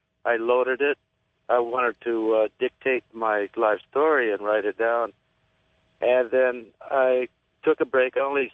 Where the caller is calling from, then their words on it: Upland, California, United States; I'm calling from Upland, California.